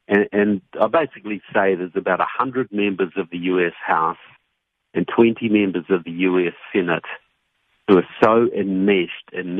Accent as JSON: {"language": "English", "country": "New Zealand", "said": "I'm originally from New Zealand. I've been living here for a while."}